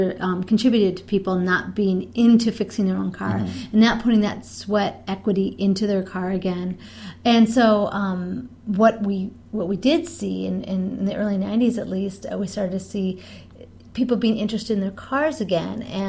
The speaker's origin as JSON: {"language": "English", "town": "St. Paul", "region": "Minnesota", "country": "United States", "tie": "born or raised there", "said": "Growing up in St. Paul, I saw the car culture a lot, and I too was annoyed by the traffic jams, especially anything around the State Fair area."}